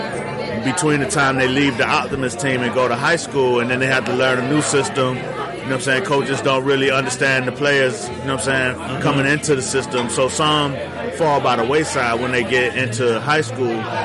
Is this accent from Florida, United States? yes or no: yes; Miami, Florida, United States; now in New York, United States; I'm from Miami, yeah.